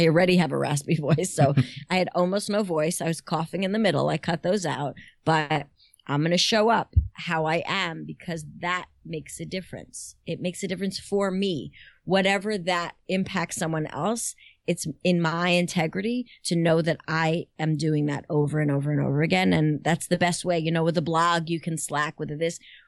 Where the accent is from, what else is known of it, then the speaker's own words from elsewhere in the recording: United States; Ultimate Stepford wife in a small Jewish community that I grew up in right outside of New York City.